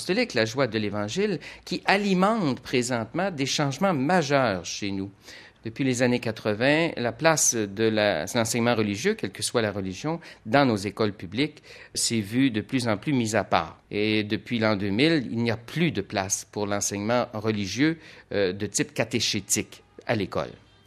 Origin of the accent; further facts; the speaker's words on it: Quebec, Canada; notre situation chez nous, au Québec, et par rapport à